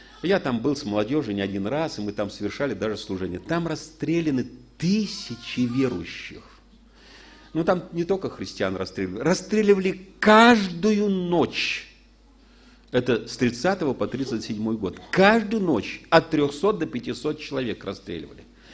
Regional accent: Saint Petersburg, Russia; Я из Ленинграда в прошлом, это сейчас он Петербург.

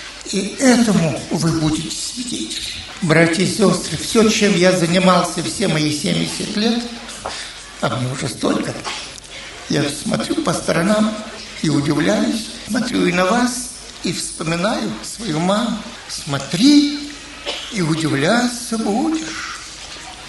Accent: Saint Petersburg, Russia; Я жил тогда, мое детство прошло в Ленинграде. Мой папа тоже был служитель церкви.

